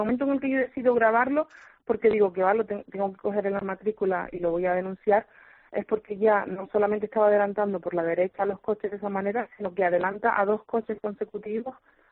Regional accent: Puerto de la Cruz, Canary Islands, Spain; No, yo soy de Tenerife, de Puerto de la Cruz.

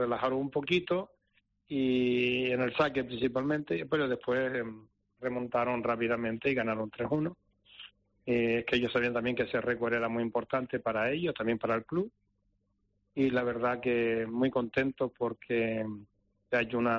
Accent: Canary Islands, Spain; vinieron 20 amigos míos de Tenerife de la infancia, porque yo me crié de pequeño en Tenerife

